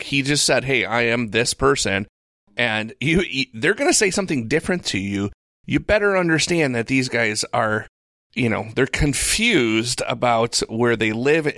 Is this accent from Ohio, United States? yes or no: no; Michigan, United States; I don't know if people understand, like, geography in here, but we're from Michigan.